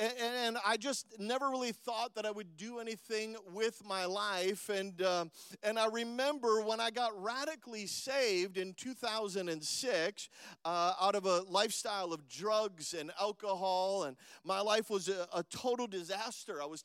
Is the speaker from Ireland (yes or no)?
no; Minnesota, United States; now in Florida, United States; originally from Minnesota. I've been living in Florida for the last 15 years now. But when I grew up in Minnesota, I was probably voted least likely to succeed in my high school